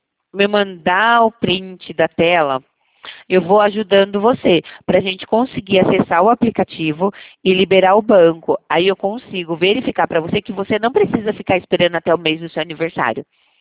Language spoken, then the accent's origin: Portuguese; Jundiaí, São Paulo, Brazil; Eu sou de Jundiaí